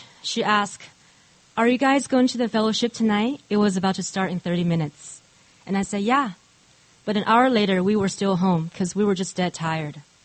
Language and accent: English; Taiwan; I grew up in Taiwan. Both my parents were teachers.